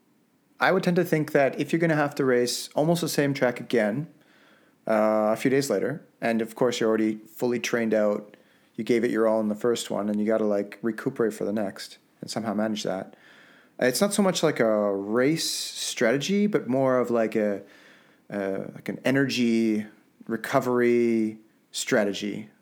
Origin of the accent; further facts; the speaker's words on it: Canada; accent: Canadian; Yeah, well, you know, with my Canadian accent, eh?